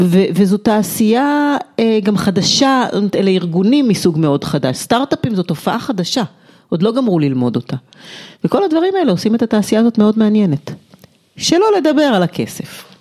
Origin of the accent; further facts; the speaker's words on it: Haifa, Haifa District, Israel; also born or lived in Jerusalem; now in Herzliya, Israel; אני בת 48, גרה בהרצליה. גדלתי בחיפה ובירושלים, מה שעושה אותי קצת יותר מגוונת מהסטנדרט.